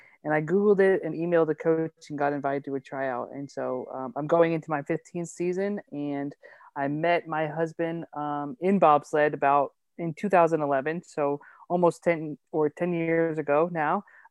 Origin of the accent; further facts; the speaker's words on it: Georgia, United States; So I am originally from Georgia